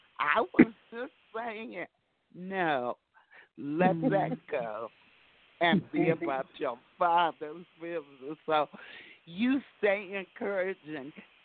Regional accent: Rockford, Illinois, United States; I am from Rockford, Illinois

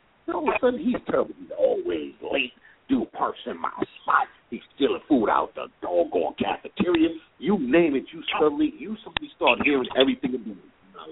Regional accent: Brooklyn, New York, United States; And I was a kid from Brooklyn. I was always small and undersized

